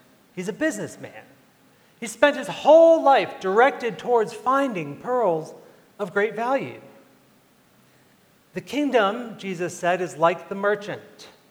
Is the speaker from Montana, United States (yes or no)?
no; Texas, United States; born there; I was born in Texas, so I probably get it from there.